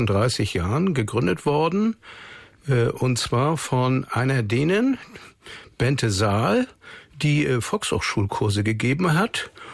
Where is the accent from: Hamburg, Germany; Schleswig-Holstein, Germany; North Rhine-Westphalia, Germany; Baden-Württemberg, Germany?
Schleswig-Holstein, Germany; Kiel; Ja, ich bin ja nun ursprünglich ein Nordlicht. Ich komme aus Kiel, und Kiel ist ja auch nicht weit weg von Dänemark.